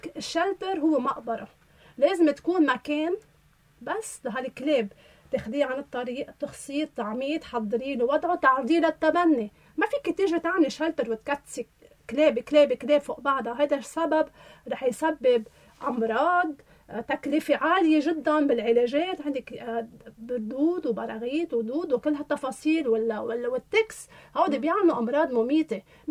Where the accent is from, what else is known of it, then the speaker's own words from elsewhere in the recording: Hammana, Mount Lebanon, Lebanon; زحله، شملان، حمينا ضيعتي، بوجه لهم تحيه